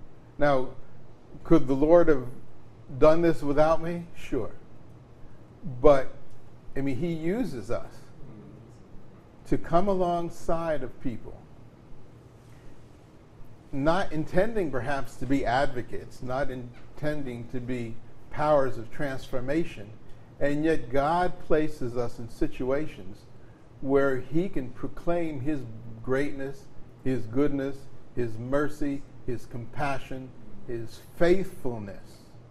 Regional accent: Patterson, United States; I mentioned earlier that I grew up in Patterson

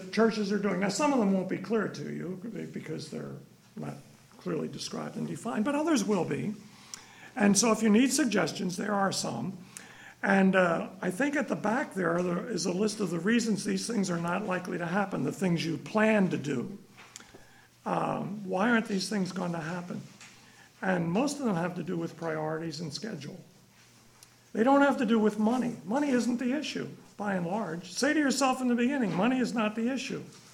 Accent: Philadelphia, Pennsylvania, United States; I grew up in Philadelphia.

